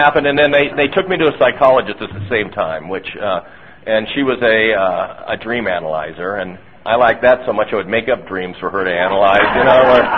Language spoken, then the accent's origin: English; Los Angeles, California, United States; I was raised in the Los Angeles area.